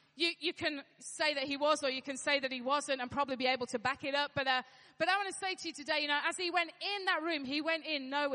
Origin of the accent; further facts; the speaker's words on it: Yorkshire and the Humber, United Kingdom; I'm a Yorkshire lass, and that I grew up with that.